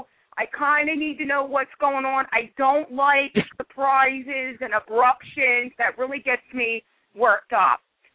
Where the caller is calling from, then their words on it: Pennsylvania, United States; Hi, and I'm calling from Pennsylvania.